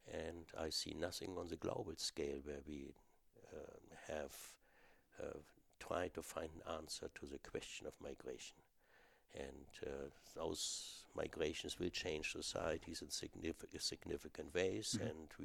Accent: Germany; I grew up in Germany and without much thinking. Of course, I embraced whatever German values were

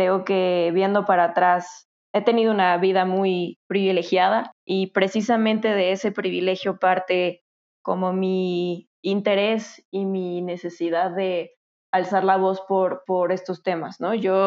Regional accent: Mexico City, Mexico; Soy de la Ciudad de México, born and raised.

